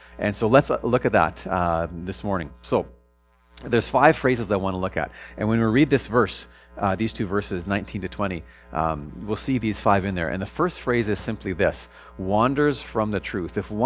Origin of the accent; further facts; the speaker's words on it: Prince George, British Columbia, Canada; So I'm from Prince George originally. So if you don't know BC geography, if you look at BC and put an X through BC, pretty much the middle of the X is Prince George.